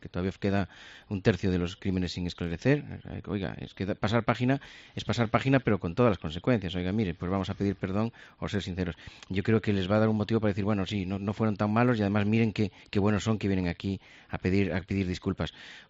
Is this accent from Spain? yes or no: yes; Galicia, Spain; yo soy gallego, soy dorense